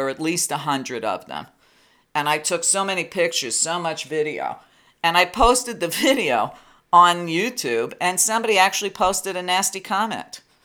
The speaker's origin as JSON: {"language": "English", "region": "New York", "country": "United States", "said": "which, of course, is impossible for me as an Italian and as a New Yorker."}